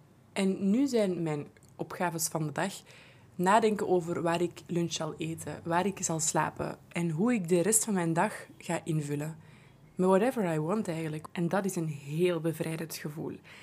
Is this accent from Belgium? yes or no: yes; Belgium; het prachtige paspoort dat wij als Belgen hebben